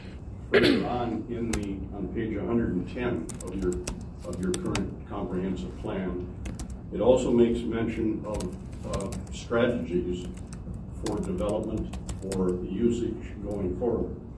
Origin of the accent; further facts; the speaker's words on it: Detroit Lakes, Minnesota, United States; I'm from Detroit Lakes in Moorhead.